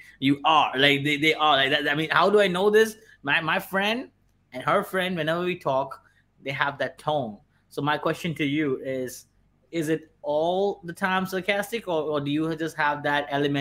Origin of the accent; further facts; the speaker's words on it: India; I'm from India and I just have this.